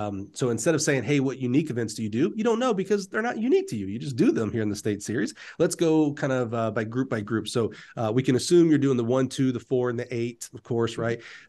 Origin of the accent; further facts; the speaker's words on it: Alabama, United States; My home state of Alabama does it.